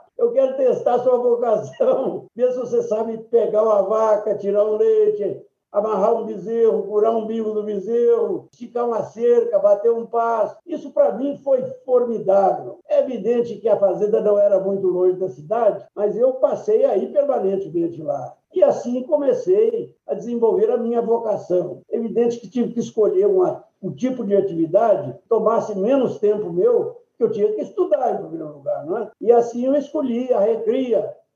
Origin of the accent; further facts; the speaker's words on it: Bambuí, Minas Gerais, Brazil; born there; e ele se formou e foi lá para o interior de Minas, em Bambuí, onde eu nasci